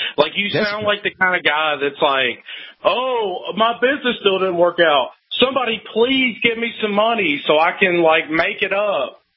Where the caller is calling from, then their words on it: Tennessee, United States; from Tennessee.